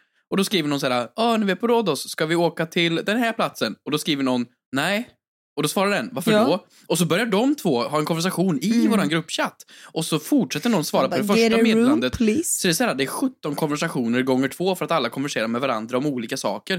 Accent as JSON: {"language": "Swedish", "region": "Värmland", "country": "Sweden", "said": "när jag var hemma i Värmland och så sa de, ja, men åk och handla."}